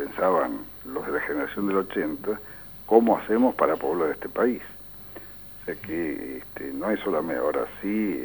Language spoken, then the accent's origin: Spanish; Argentina; Convivimos como argentinos.